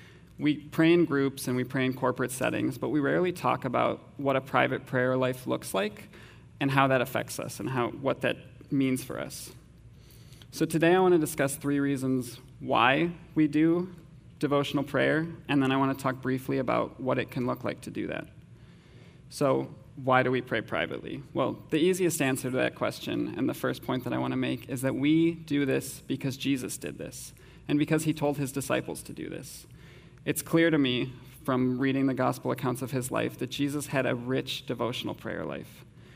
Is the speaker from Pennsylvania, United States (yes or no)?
no; Evanston, Illinois, United States; also born or lived in Skokie; I'm 27 years old, and I grew up in this church. I was born in Skokie and have been coming to the Evanston Vineyard in some form or fashion my whole life.